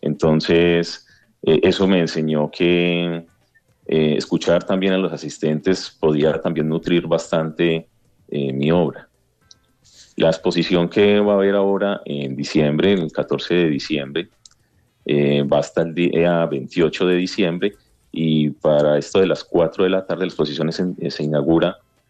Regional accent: Medellín, Antioquia, Colombia; moved away; yo soy de Medellín, Colombia. Soy un artista nacido en el año de 1985. Estudié artes plásticas en la Universidad de Antioquia. Estoy aquí desde el 11 de octubre.

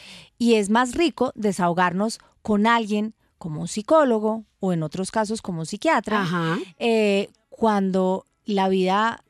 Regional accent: Medellín, Antioquia, Colombia; como dicen en mi tierra, en Medellín.

